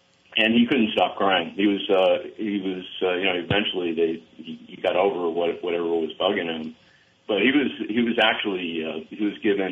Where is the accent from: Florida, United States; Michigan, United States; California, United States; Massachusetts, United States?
Massachusetts, United States; Methuen; born there; I hail from the Bay State. I was born in Methuen, Massachusetts